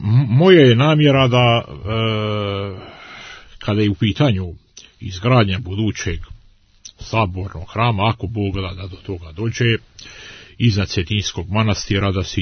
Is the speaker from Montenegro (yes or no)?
yes; Montenegro; kod nas u Crnoj Gori